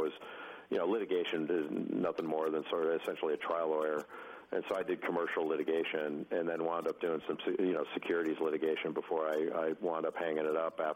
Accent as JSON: {"language": "English", "town": "Rolling Hills", "region": "California", "country": "United States", "tie": "born or raised there", "said": "I grew up in Rolling Hills. You know, we had a lot of tennis players there, so I banged the tennis ball around a little bit."}